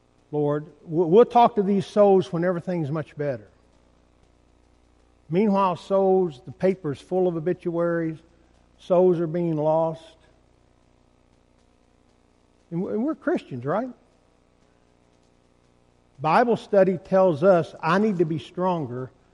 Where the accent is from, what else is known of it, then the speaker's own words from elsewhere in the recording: Glasgow, Kentucky, United States; I'm from Glasgow, Kentucky. That's where I was born. If you've ever met anybody from Glasgow, Kentucky, we take pride in being simple-minded.